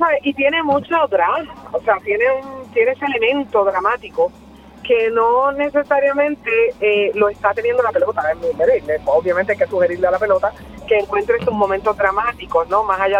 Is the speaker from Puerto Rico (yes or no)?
yes; Bayamón, Puerto Rico; Yo me crié mucho tiempo en Bayamón